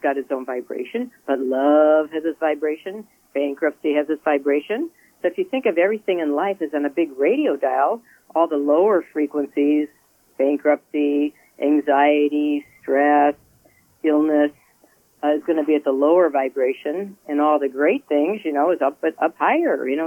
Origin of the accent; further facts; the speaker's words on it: Milwaukee, Wisconsin, United States; moved away as an adult; also born or lived in Chicago; I was raised in Milwaukee, and when I was 18, I moved to Chicago